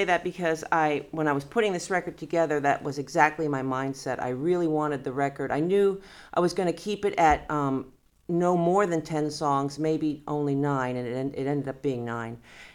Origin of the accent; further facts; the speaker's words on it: Massachusetts, United States; also born or lived in New Hampshire; So, but yeah, we hail from Massachusetts, New Hampshire area.